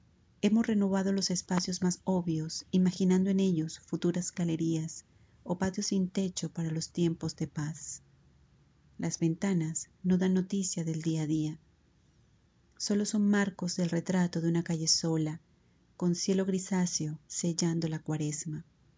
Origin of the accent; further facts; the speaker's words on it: Santa Marta, Magdalena, Colombia; soy de Santa Marta, Colombia